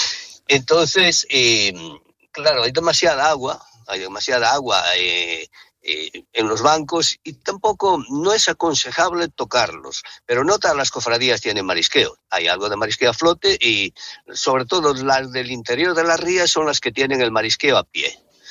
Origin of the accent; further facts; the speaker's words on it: Bueu, Galicia, Spain; pues en un pueblo pequeño como el mío, que yo soy patrón mayor de Bueu